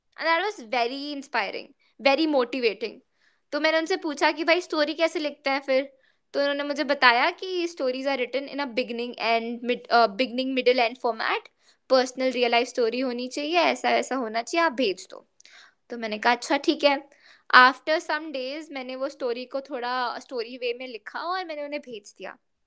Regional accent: Jaipur, Rajasthan, India; और मैं भी जयपुर से हूँ तो मैं भी जयपुर आ रही थी दिवाली ब्रेक के लिए

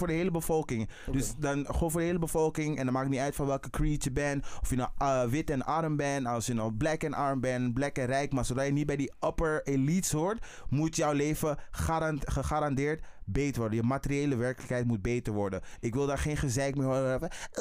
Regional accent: Netherlands; dit is het land waar ik ben opgegroeid. Het is niet het land waar ik ben geboren, maar het is wel het land waar ik ben opgegroeid.

